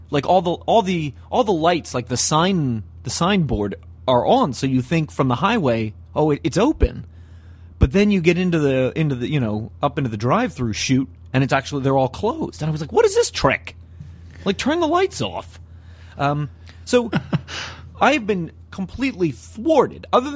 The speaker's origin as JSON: {"language": "English", "town": "Reading", "region": "Pennsylvania", "country": "United States", "tie": "born or raised there", "said": "So, yesterday, I'm driving back from my hometown of Reading, PA, and I thought, you know how I'm going to cap off Christmas?"}